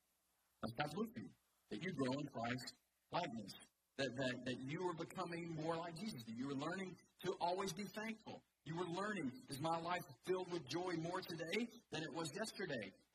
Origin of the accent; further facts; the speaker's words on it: Atlanta, Georgia, United States; If you're new here, I'm from Atlanta.